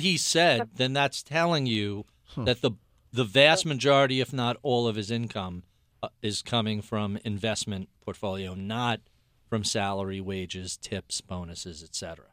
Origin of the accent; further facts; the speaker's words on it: New York, United States; Well, because I'm a New Yorker and that's how we